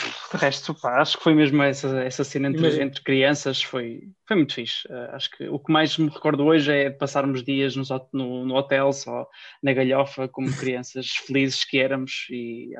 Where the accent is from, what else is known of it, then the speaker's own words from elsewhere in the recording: Norte, Portugal; aqui na minha terra, pelos lados do Porto